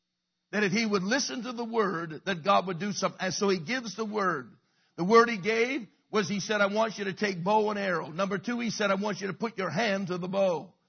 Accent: Halifax, Nova Scotia, Canada; I come from Halifax. I see the sun before you do because I'm in the east.

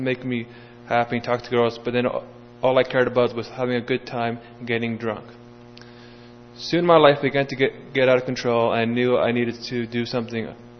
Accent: London, Ontario, Canada; I grew up in London, Ontario. I was raised Catholic

